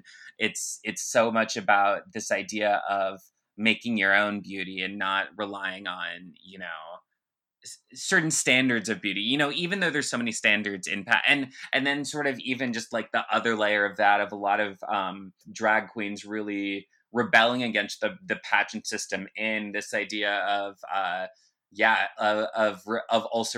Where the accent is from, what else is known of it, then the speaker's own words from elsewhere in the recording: Florida, United States; that was something that was so ingrained culturally in me growing up outside of Jacksonville.